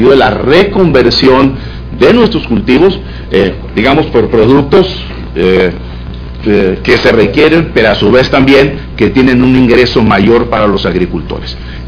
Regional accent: Mexico; como gobernador de Baja California y como mexicano que soy.

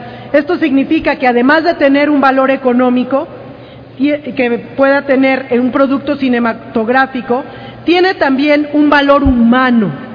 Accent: Mexico; tenemos pocos asideros donde encontrar símbolos para identificarnos como mexicanos y así poder trabajar en favor de esta gran nación.

